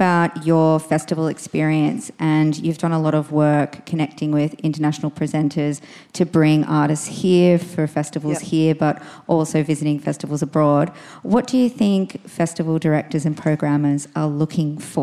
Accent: Australia; as an Australian going there

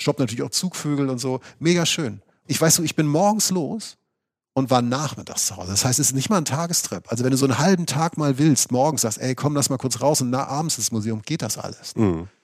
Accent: Germany; bin hier, komm aus Deutschland, guck mir so ein bisschen den Stadtteil an.

